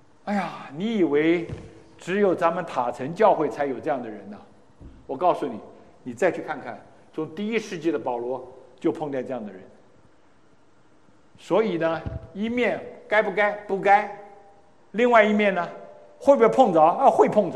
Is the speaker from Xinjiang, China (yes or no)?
no; Ningbo, Zhejiang, China; 那对不起啊，我的老家也跟这个，那叫什么浙江啊宁波人一样啊。